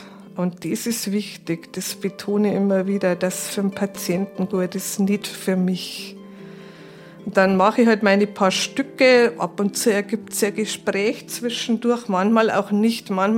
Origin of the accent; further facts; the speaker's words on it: Traunstein, Bavaria, Germany; ich komme aus Traunstein